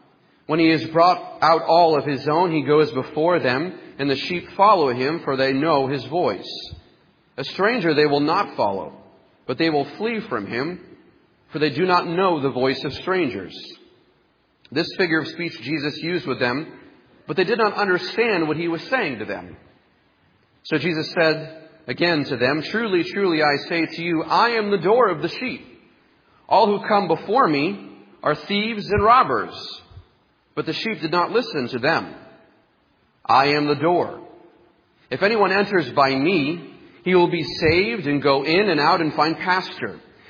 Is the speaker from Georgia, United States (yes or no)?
no; Gilmanton Iron Works, New Hampshire, United States; born or raised there